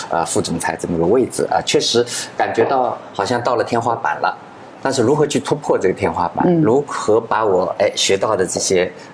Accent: Suzhou, Jiangsu, China; moved away as an adult; also born or lived in Shanghai; 我苏州人。

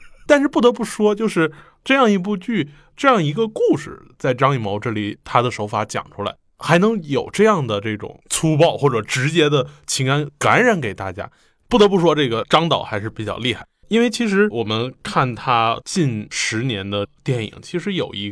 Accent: Northeast China, China; 这个段子呢是我跟我们东北人关系很密切

